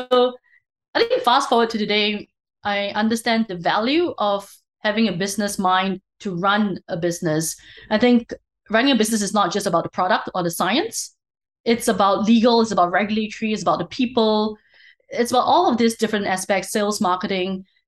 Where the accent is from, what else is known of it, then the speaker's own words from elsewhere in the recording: Singapore; For me, I'm Singaporean